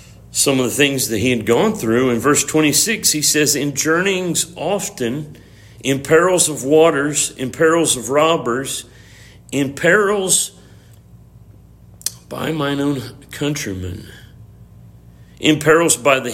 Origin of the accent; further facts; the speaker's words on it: United States; Well, I can tell you, as an American, that it would hurt me the most to think that trouble would come to my neighborhood from my neighbors.